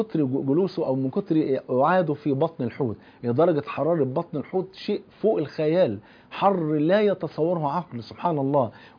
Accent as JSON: {"language": "Arabic", "country": "Egypt", "said": "موجود في المتحف المصري في ميدان التحرير عندنا في مصر"}